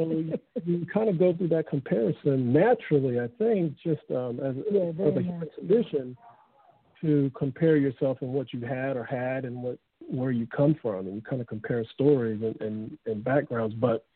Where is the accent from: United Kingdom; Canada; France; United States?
United States; Los Angeles, California; I grew up in South Central LA.